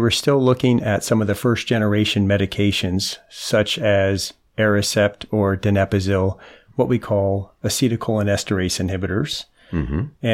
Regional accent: Ohio, United States; now in Orlando, United States; So I'm from Ohio, and then I spent 6 years in the Navy, and then back to Ohio for medical school.

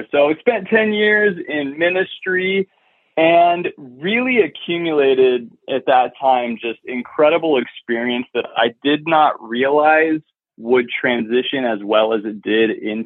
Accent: Alaska, United States; moved away as an adult; So I was born and raised in Alaska. I was a terrible Alaskan. I didn't hunt or fish, and I don't like being cold. So when I turned 18, I immediately left.

